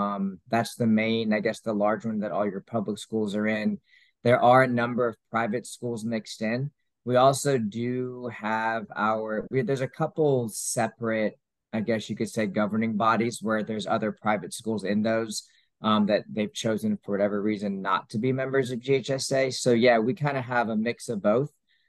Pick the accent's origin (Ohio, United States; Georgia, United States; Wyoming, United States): Georgia, United States; I actually born and raised in Georgia. I graduated from high school.